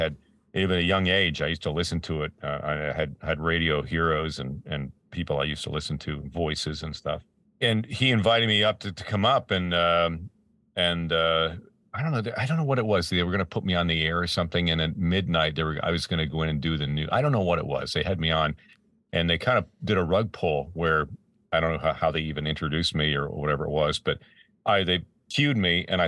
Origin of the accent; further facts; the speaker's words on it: Peterborough, Ontario, Canada; now in Ventura County, United States; There was a big station in town in my hometown. You know, in the scheme of things, they were big when I was growing up there. And it was a place called Peterborough, Ontario, in Canada.